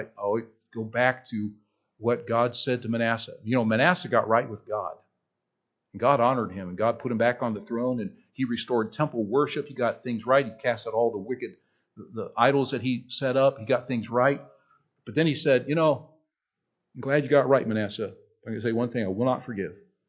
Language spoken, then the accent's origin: English; United States; I'm glad I'm an American. Don't misunderstand me. I'm glad that I live in this land.